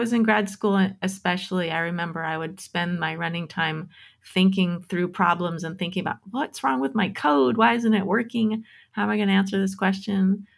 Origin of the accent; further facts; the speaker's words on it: Alameda, California, United States; And so it really was pretty freaking great growing up in Alameda.